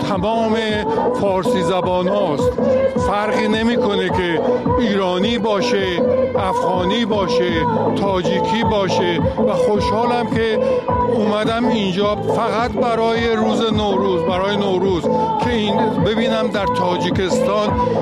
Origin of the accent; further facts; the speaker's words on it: Yazd, Iran; now in United States; از آمریکا اومدم، برای اصلم ایرانی و یزدی هستم